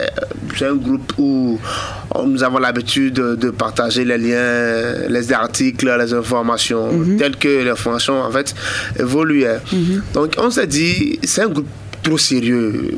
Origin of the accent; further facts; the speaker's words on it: Togo; Alors, Togo, parce que nous sommes des Togolais, nous sommes au Togo.